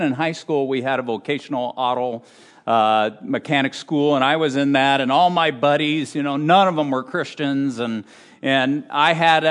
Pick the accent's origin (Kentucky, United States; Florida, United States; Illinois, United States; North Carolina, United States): Illinois, United States; Moline; never dreamed that I'd move back to my hometown to be a youth pastor in Moline, Illinois.